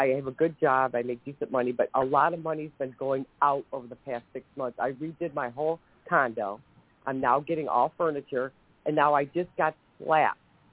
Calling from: Ohio, United States

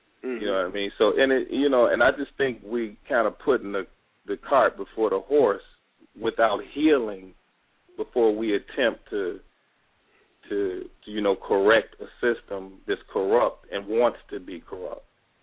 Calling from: Chicago, Illinois, United States

